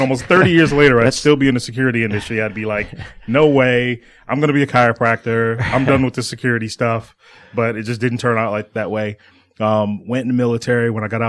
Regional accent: New York, United States; moved away as an adult; now in Atlanta, United States; Actually, I'm born and raised in New York.

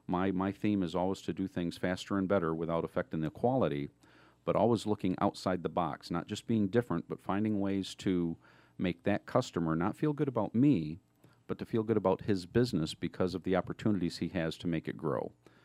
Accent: Detroit, Michigan, United States; Going into Detroit, my hometown, primarily because I've got some people there that I know own buildings

